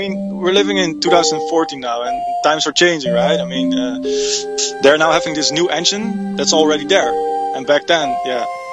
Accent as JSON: {"language": "English", "town": "Amsterdam", "region": "North Holland", "country": "Netherlands", "second_language": "English", "said": "I'm from the Netherlands. Amsterdam."}